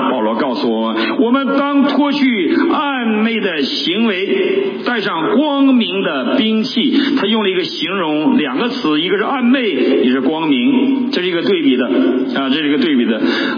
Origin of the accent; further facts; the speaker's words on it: Heilongjiang, China; moved away; 你回到中国，回到我的老家黑龙江省万贵县，可能已经 面目全非